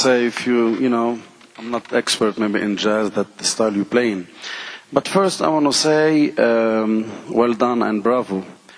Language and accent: English; Lebanon; English is a second language; also born or lived in London, United Kingdom; well, I lived in England because I come from Lebanon.